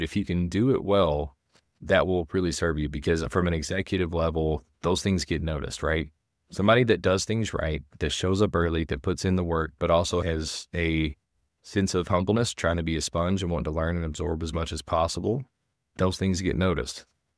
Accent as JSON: {"language": "English", "town": "Hazard", "region": "Kentucky", "country": "United States", "tie": "born or raised there", "also_born_or_lived": "Lexington", "said": "I lived in Lexington, Kentucky for 12 years. Never thought I would move back to my hometown of Hazard here in Eastern Kentucky"}